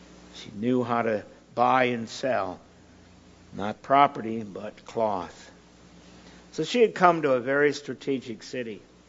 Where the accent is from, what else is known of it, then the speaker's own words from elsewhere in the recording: Michigan, United States; Since I'm originally from Michigan, I worked the GMC Truck and Coach Division.